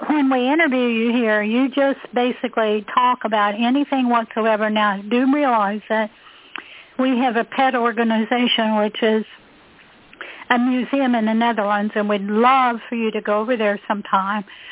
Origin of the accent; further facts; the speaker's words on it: Huntington, United States; there were a lot of Adkins when I grew up in Huntington.